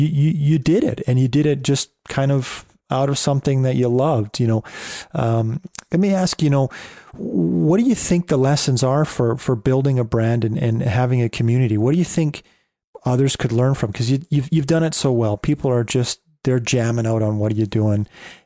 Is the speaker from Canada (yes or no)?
yes; Canada; I'm a Canadian